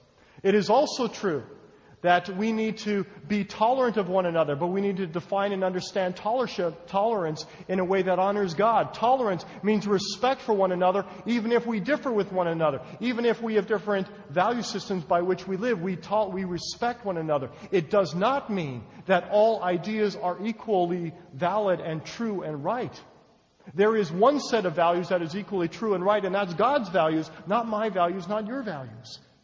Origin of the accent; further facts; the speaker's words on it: Canada; I grew up in Canada where the healthcare system is totally socialized.